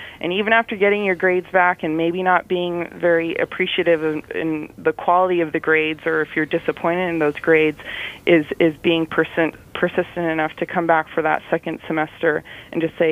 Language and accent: English; Bethel, Alaska, United States; I myself am rural educated. I'm a UBIC from Bethel, Alaska